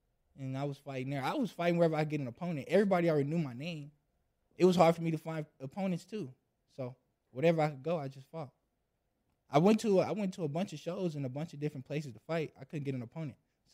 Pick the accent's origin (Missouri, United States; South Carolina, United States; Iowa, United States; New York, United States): South Carolina, United States; Charleston; born there; So I was born in South Carolina, Charleston. I've never been there in my life. I've moved 6 different cities. I went to 32 different schools.